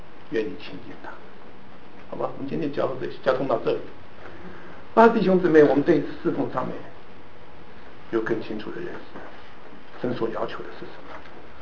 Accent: Taiwan; 我是从台湾来的

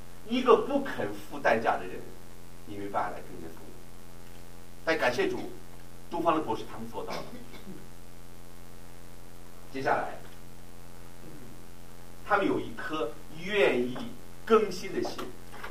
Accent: China; 我们中国人一想说啊

